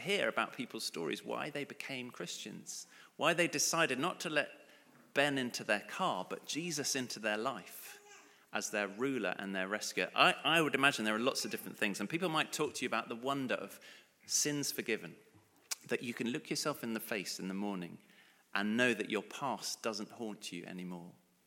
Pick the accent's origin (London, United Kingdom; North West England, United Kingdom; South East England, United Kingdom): London, United Kingdom; born there; I was born in St. Mary's Hospital in Roehampton in London